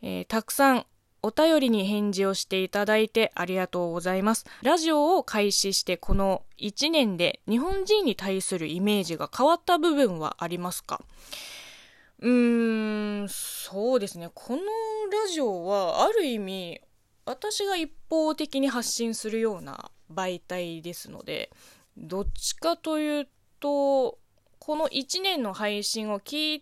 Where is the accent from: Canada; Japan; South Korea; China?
China; Japanese is a second language; この番組は中国生まれ中国育ちの私